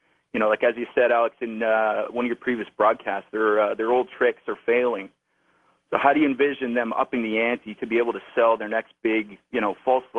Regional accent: Toronto, Ontario, Canada; No, I'm from Toronto, Canada.

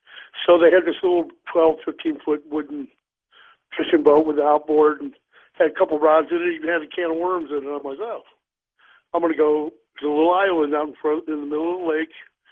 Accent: St. Louis, Missouri, United States; By the way, I grew up in the Beeville Mill area of St. Louis.

